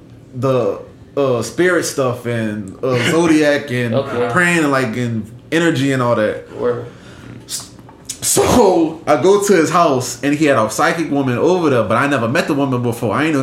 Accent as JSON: {"language": "English", "town": "Houma", "region": "Louisiana", "country": "United States", "said": "I'm from Houma."}